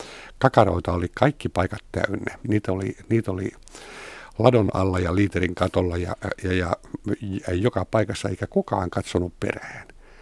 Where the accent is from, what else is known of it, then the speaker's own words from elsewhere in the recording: Kauhava, South Ostrobothnia, Finland; moved away as an adult; now in Helsinki, Finland; Kauhavalle 2-vuotiaana Satakunnasta. Sitten taas toisaalta synnyin Kauhavalla ja kävin siellä kouluun, niin kirjoitin ylioppilaaksi ja tulin Helsinkiin armeijan jälkeen